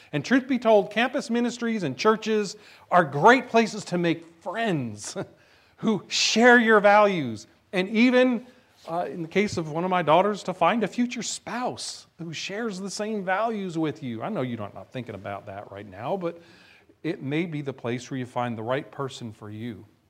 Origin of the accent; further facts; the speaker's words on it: New Jersey, United States; You know, I grew up in New Jersey. It wasn't biscuits at that point. It was bagels, but you understand.